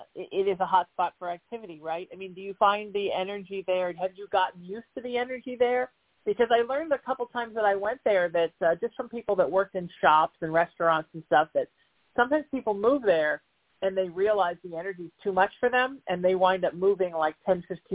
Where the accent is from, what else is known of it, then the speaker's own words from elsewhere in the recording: Huntington Beach, California, United States; I grew up in Huntington, and I live there now. And right, Huntington, there's nothing between Catalina and where I am.